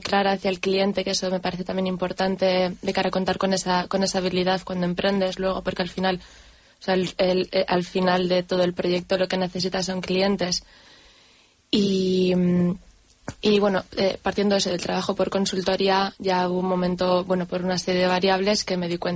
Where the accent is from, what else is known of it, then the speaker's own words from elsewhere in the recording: Barakaldo, Basque Country, Spain; Soy de Baracaldo, así que me pillo cerquita al centro.